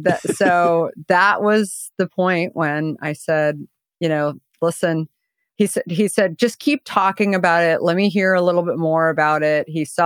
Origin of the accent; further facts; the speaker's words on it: Arizona, United States; I grew up in Arizona.